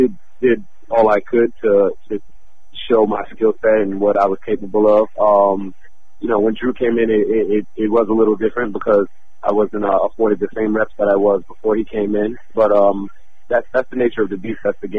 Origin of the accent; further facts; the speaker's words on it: Nassau, New York, United States; He used to be the head coach of Nassau Community College, and I'm from Nassau, right on Long Island.